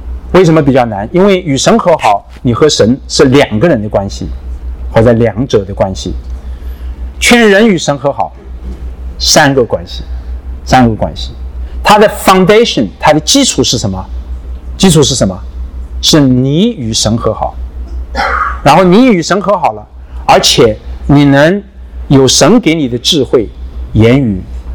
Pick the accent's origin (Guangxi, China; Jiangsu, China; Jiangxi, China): Jiangsu, China; Zhenjiang; 我是出生于江苏镇江在那里长大